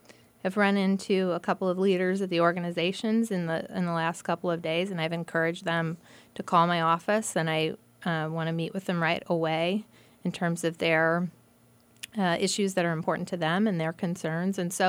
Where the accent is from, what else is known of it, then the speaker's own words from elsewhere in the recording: Springfield, United States; I grew up in the Springfield area